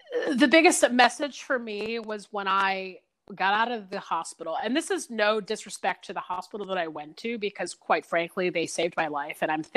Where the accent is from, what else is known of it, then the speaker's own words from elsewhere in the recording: the South, United States; versus living in maybe the town I grew up in the South